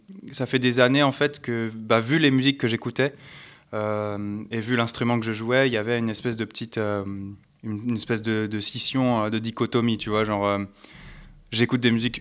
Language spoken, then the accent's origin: French; eastern France, France; also born or lived in Metz; Moi je viens de l'Est de la France. J'ai passé pas mal de temps à Metz